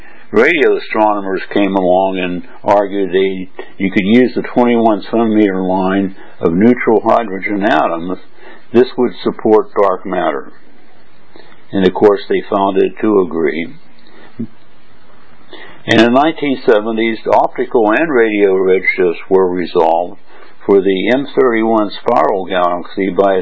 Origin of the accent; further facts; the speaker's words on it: United States; now in Hong Kong; I'm an American living in Hong Kong in Berlin.